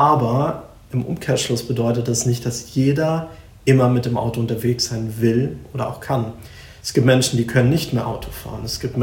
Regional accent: Bavaria, Germany; ich bin aufgewachsen am Chiemsee, ist eine wunderschöne Region im sagen wir mal, Kernland von Oberbayern.

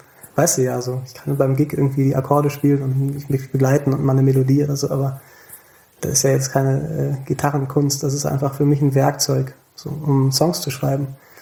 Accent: Thomasberg, North Rhine-Westphalia, Germany; also born or lived in Siegburg; Ich bin in Siegburg geboren. Ich habe in der Nähe von Königswinter bin ich aufgewachsen, im Dorf in Thomasberg.

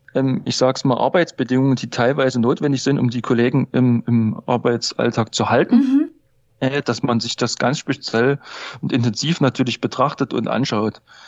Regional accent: Saxony, Germany; accent: Saxon; ich muss immer mit meinem sächsischen Dialekt.

